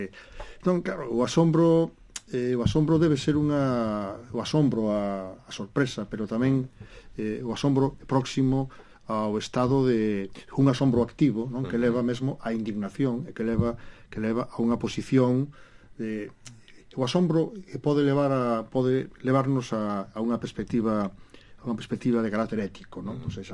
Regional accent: Cospeito, Galicia, Spain; Son de Cospeito, son da terra xa, dunha terra de poetas.

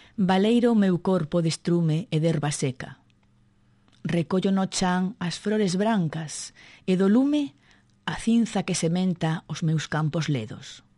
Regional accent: Barallobre, Galicia, Spain; son de Barallobre de toda a vida, que nací en Barallobre

